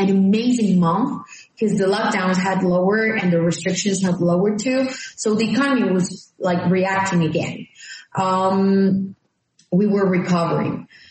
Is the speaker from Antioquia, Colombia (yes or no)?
yes; Medellin, Antioquia, Colombia; English is a second language; But the things that in Antioquia, that is the second region of Colombia. I'm from Medellin, and this is the second city of Colombia.